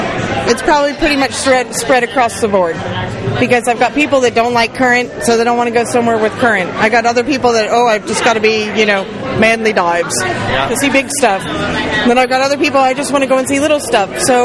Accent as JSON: {"language": "English", "region": "North Carolina", "country": "United States", "said": "North Carolina in the mountains."}